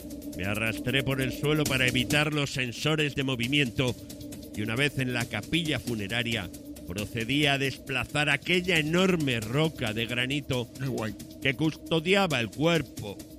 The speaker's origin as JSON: {"language": "Spanish", "country": "Spain", "said": "Y eso que soy español."}